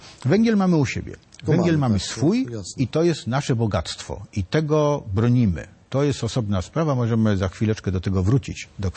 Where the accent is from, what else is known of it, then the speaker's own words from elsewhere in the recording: Warsaw, Masovian Voivodeship, Poland; ale ja jestem z Warszawy. Ja jestem warszawiakiem.